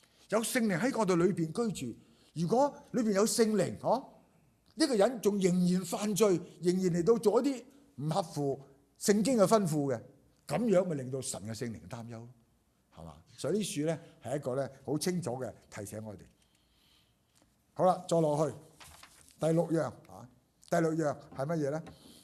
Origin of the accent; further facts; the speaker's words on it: Guangdong, China; 我哋廣東人就識啊